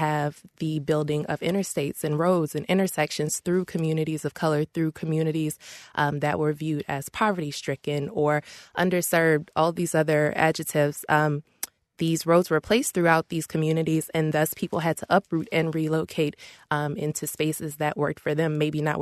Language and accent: English; the South, United States; I was born and raised in the South. Even moving to the Midwest here, figuring out, you know, my place, where I belong